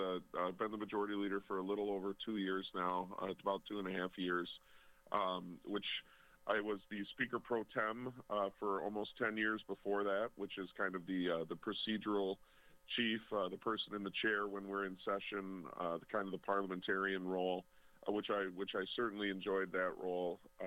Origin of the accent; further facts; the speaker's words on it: Walworth, Wisconsin, United States; So born and raised in Walworth, as you mentioned, in Walworth County. And that's currently where I reside now.